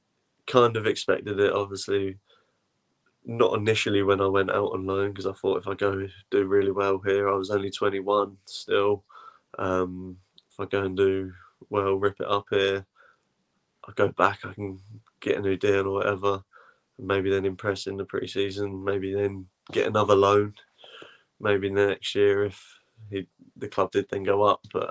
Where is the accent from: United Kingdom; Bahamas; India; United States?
United Kingdom; England; The biggest stadium, the best stadium that you can possibly play at as an English person, in front of 40,000 people.